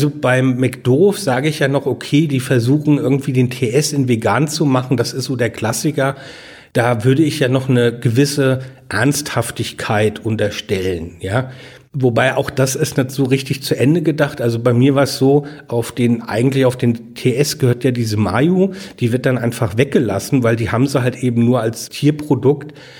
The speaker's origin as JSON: {"language": "German", "region": "Rhineland-Palatinate", "country": "Germany", "tie": "born or raised there", "said": "in Gabriosheim, in meinem Heimatort"}